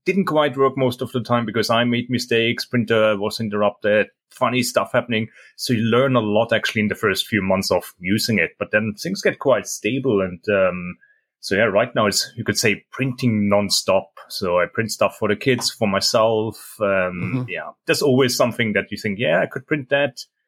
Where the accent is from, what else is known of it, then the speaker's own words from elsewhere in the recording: Germany; now in Singapore; I'm originally from Germany